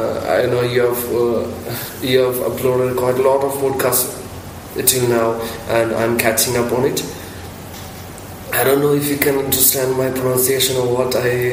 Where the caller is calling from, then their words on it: India; English is a second language; Hello, Luke. … I'm talking from India.